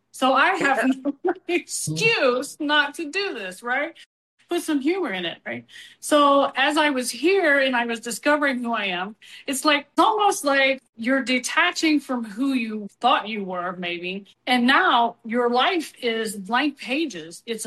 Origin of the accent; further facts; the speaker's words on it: West Virginia, United States; Because I grew up in West Virginia on a farm. Yeah, I was a farm girl. Not that we didn't dress up, but it was more about, you know, life on the farm and the hills of West Virginia.